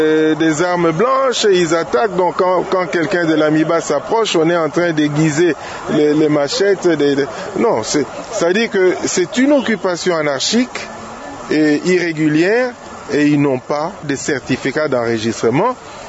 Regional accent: DR Congo; Nous sommes des Congolais, on ne doit pas se taper dessus.

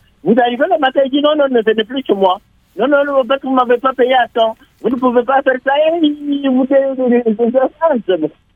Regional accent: DR Congo; nous, en tant que Congolais, nous nous approprions de cette opération.

